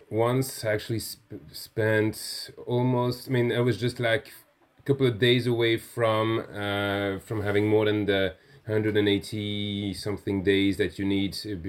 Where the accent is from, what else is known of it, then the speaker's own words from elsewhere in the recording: Geneva, Switzerland; also born or lived in Iceland; Yeah, born and raised in Geneva.